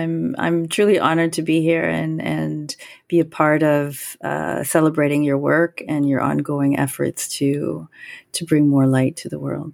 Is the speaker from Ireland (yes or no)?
no; Bangladesh; moved away; And I am from Bangladesh. I was an orphan in Bangladesh right after the time that it became independent from Pakistan and in the mid-70s.